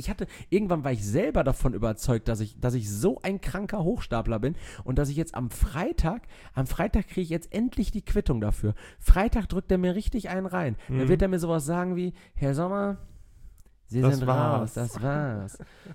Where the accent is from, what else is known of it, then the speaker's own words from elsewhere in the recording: Germany; born there; Also ich bin in Deutschland geboren.